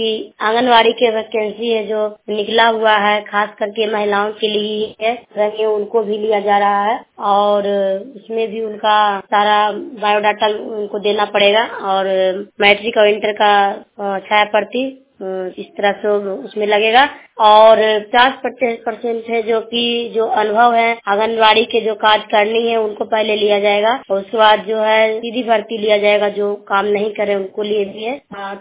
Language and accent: Hindi; Bihar, India; मैं हरनौत ब्लॉक जिला नालंदा से के रहने वाली हूँ